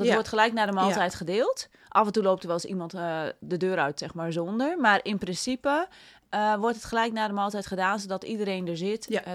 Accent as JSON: {"language": "Dutch", "country": "Netherlands", "said": "wij als Nederlander misschien iets meer daar een evenwicht in kunnen vinden."}